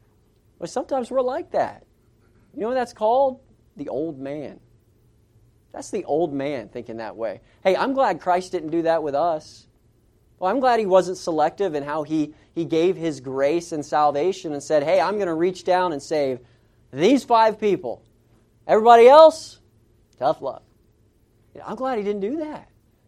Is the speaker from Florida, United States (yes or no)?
yes; Florida, United States; Okay, now I grew up in Florida. I know what it's like to work in hot weather.